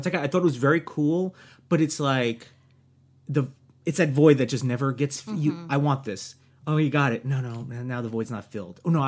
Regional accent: New Jersey, United States; I'm from New Jersey.

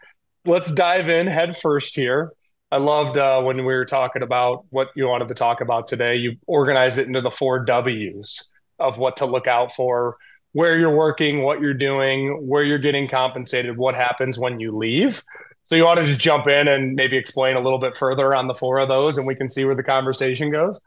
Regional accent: Grand Rapids, Michigan, United States; a health law attorney local to my hometown, Grand Rapids, Michigan.

